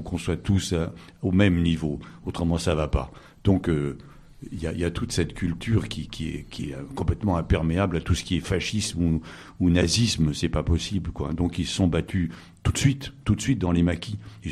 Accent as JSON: {"language": "French", "region": "Corsica", "country": "France", "said": "parce qu'ils sont battus comme des fous dans la résistance, hein, chez nous, en Corse."}